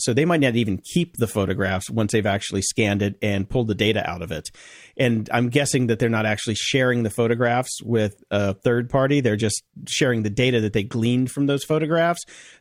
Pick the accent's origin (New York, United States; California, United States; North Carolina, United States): North Carolina, United States; I grew up in North Carolina, man. I went to, and this explains a lot. I went to school in North Carolina.